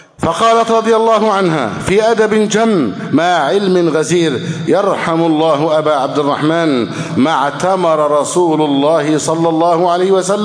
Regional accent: Egypt; اللهم اجعل بلدنا مصر سخاء رخاء

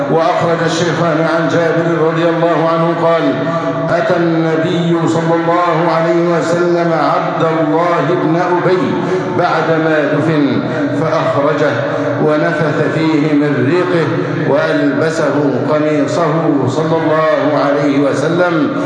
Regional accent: Egypt; اللهم احفظ بلدنا مصر أمناً أماناً، سخاءً ورخاءً

